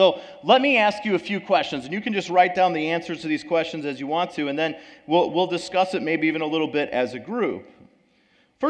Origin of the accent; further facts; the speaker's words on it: Somonauk, Illinois, United States; But I'm from Sominok, Illinois. It is a humongous town. The city limit signs are on the same post. It's a really nice place to grow up, and so it's good.